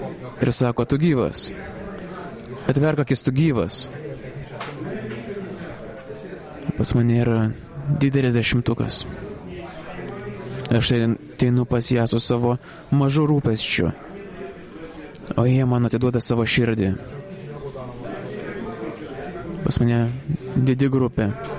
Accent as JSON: {"language": "Lithuanian", "country": "Spain", "said": "aš iš Ispanijos."}